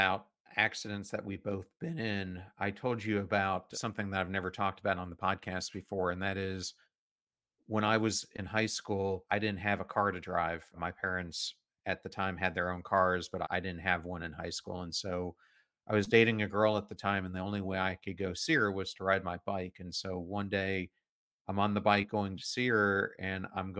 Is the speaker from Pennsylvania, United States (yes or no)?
yes; York, Pennsylvania, United States; where I grew up in York, Pennsylvania, there were some pretty big gang areas